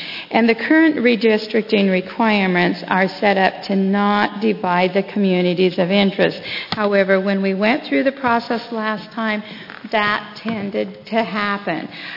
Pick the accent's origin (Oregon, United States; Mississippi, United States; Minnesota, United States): Oregon, United States; I grew up in the Willamette Valley.